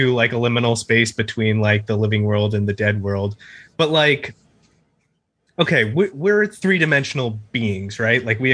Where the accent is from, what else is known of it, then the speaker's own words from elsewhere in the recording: Seattle, Washington, United States; Like around Seattle, Washington area.